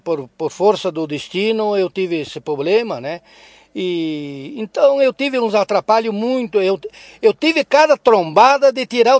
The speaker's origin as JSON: {"language": "Portuguese", "town": "Vacaria", "region": "Rio Grande do Sul", "country": "Brazil", "tie": "born or raised there", "also_born_or_lived": "Porto Alegre", "said": "Eu sou natural de Vacaria. Eu sou natural de Vacaria, mas eu andei para esse mundo, né? Eu morei em Porto Alegre 35 anos."}